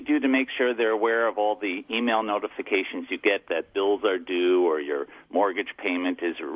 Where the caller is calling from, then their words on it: Brighton, New York, United States; I'm calling from Brighton.